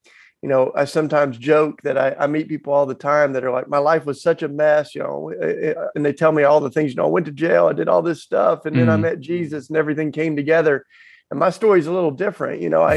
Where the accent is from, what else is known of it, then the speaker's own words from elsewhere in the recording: Tennessee, United States; accent: Southern; Well, I grew up down south. That's why I've got my charming Southern accent. I grew up down in the Bible Belt in Tennessee.